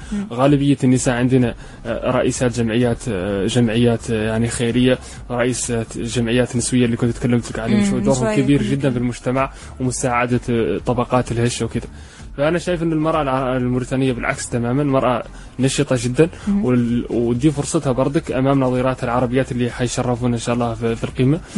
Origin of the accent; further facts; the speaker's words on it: Mauritania; نقول الحرف اللي هم الصناعة التقليديين عندنا في موريتانيا.